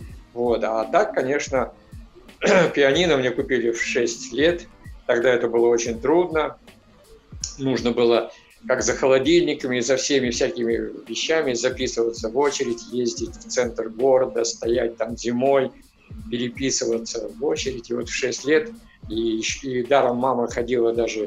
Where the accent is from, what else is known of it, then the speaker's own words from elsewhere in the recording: Moscow, Russia; also born or lived in Chelyabinsk; А я родился в Челябинске и жил до 7 лет в Челябинске. И мамочка меня оторвала от своего сердца, ну, географически, конечно, и посвятила себя моему воспитанию и отдала меня в Москву